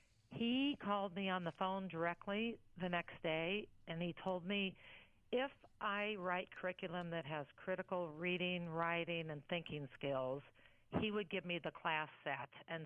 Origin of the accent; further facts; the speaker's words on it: Michigan, United States; also born or lived in Denver, United States; I was born in Denver, but went to middle school and high school in Michigan. So I love the Midwest.